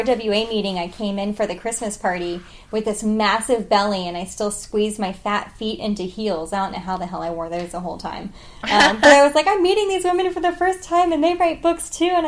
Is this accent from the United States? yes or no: no; Germany; I grew up in Germany. I spent 12 years there.